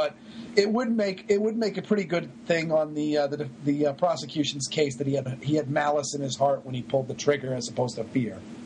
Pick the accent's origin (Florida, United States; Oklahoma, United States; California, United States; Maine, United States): Maine, United States; I do live in Massachusetts, and I am from Maine, so therefore ours should not be in my vocabulary.